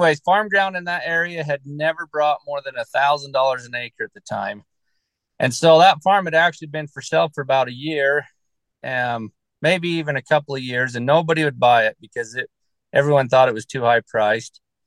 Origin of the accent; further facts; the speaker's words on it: Fillmore, Utah, United States; I grew up around Fillmore, Utah. There was a 300-acre farm for sale, and they wanted $1,200 an acre.